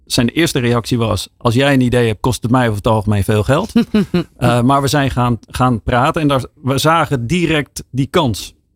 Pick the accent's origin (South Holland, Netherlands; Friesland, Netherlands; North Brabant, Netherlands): South Holland, Netherlands; Rotterdam; wij komen uit Rotterdam